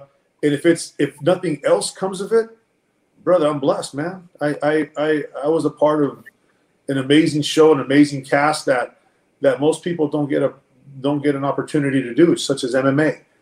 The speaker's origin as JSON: {"language": "English", "town": "Los Angeles", "region": "California", "country": "United States", "tie": "born or raised there", "said": "You know, I grew up in East LA, they were in La Puente, and you know, we didn't have a whole lot of anything"}